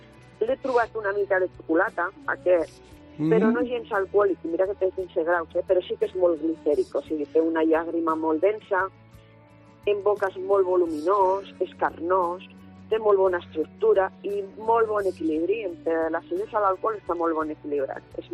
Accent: Borja, Aragon, Spain; Mira, això és Ablitas, el poble que està a prop del meu poble, a prop de Borja.

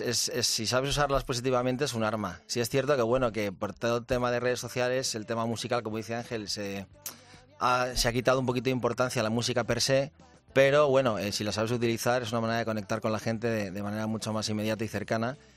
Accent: Madrid, Community of Madrid, Spain; los dos somos de Madrid.

